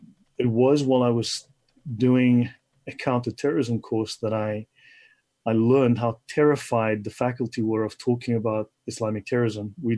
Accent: South Africa; also born or lived in Middle East; I'm South African. I spent 11 years in the Middle East, working in the Middle East

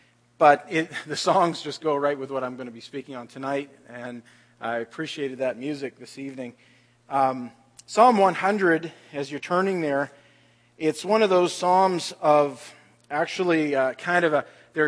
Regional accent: Maine, United States; now in Canada; But I'll tell you, I come from Maine, and I agree with that.

